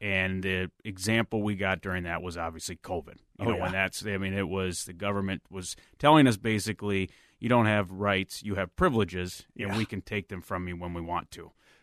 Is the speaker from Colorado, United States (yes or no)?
no; Savage, Minnesota, United States; now in Burnsville, United States; So I grew up in Savage. I now live in Burnsville with my wife, Rachel